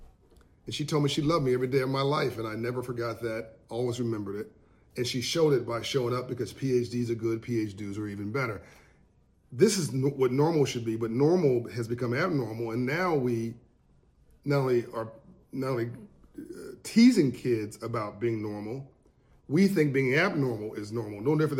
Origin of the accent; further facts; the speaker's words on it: Compton, California, United States; also born or lived in South Central; I grew up in this environment. I grew up in Compton and South Central.